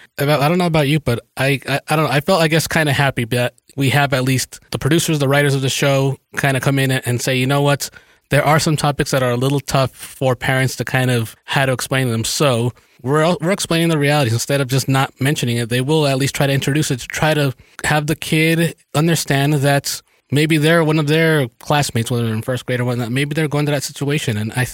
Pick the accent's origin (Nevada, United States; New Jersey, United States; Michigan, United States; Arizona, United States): New Jersey, United States; I grew up in New Jersey, I grew up actually right across the river from New York City.